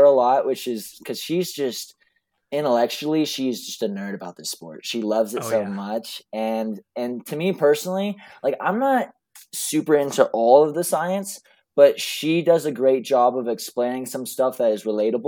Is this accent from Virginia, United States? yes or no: no; Boulder, Colorado, United States; Well, I grew up in Boulder, and so some of my high school coaches, we would just do easy runs around some of the trails there.